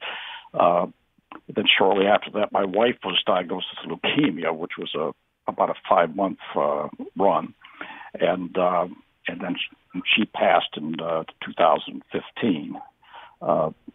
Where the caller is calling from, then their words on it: East Lyme, Connecticut, United States; Hello, I'm … from East Lyme.